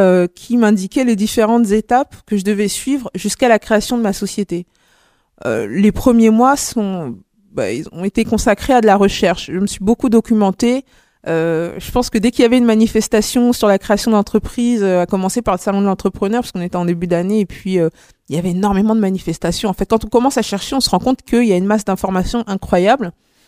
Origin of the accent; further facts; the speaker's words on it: Bobigny, Île-de-France, France; Moi, je suis de Bobigny.